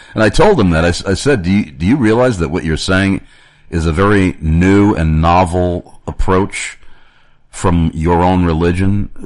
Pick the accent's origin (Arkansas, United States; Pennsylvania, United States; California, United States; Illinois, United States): Pennsylvania, United States; Carlisle; I was walking down the street here in my hometown of Carlisle, Pennsylvania, again